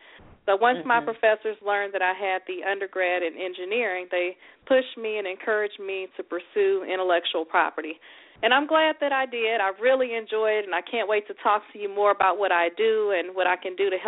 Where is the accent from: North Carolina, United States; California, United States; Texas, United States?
Texas, United States; Houston; I had a great time in Atlanta, and I'm originally from Houston, Texas.